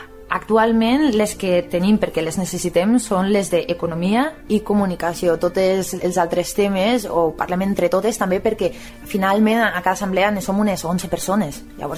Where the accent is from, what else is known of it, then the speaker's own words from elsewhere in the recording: La Vilavella, Valencian Community, Spain; jo mateixa soc de la Vila Vella